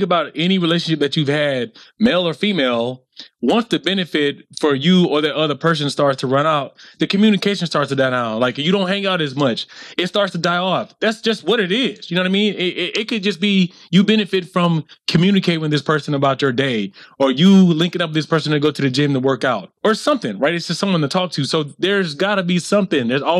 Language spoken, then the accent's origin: English; the South, United States; because of my skin color and because of me growing up in the South